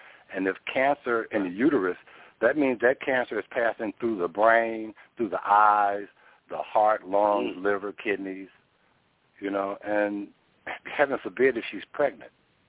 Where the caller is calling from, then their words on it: Washington, United States; The 206, the Pacific Northwest.